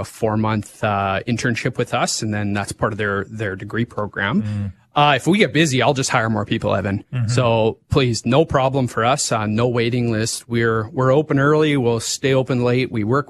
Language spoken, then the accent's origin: English; Swift Current, Saskatchewan, Canada; I grew up in Swift Current and we drove everywhere for everything.